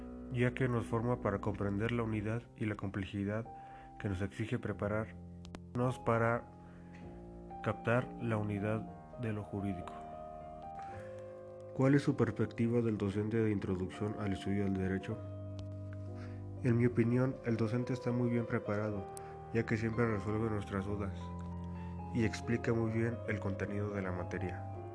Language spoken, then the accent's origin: Spanish; Atlacomulco, State of Mexico, Mexico; born there; tengo 20 años y nací en Atlacomulco, Estado de México. Actualmente sigo viviendo en Atlacomulco con mi familia.